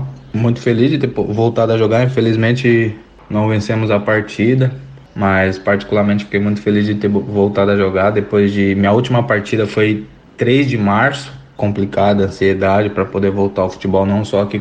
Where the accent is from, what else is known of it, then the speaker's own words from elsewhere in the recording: São Paulo, Brazil; also born or lived in Bahia; now in Itajaí, Brazil; Eu sou baiano, né, natural da Bahia, mas minha família foi quando eu tinha 2, 3 meses de nascido, minha família foi para São Paulo, onde eu fui criado, né? Então minha família toda é de São Paulo